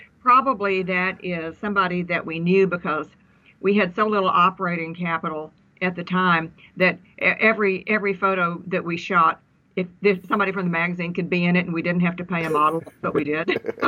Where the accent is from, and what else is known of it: Austin, Texas, United States; born or raised there; also born or lived in Lisbon